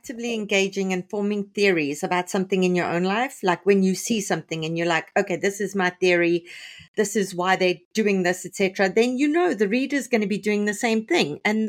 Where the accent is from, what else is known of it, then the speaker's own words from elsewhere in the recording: Canada; as a Canadian